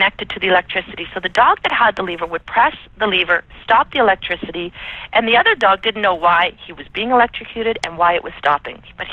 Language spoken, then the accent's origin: English; Canada; I'm Canadian.